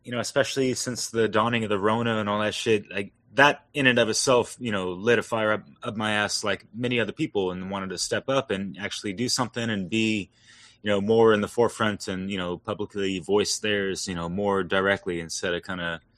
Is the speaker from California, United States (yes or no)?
yes; California, United States; I'm from Northern California and, yeah, I got a friend in Oregon.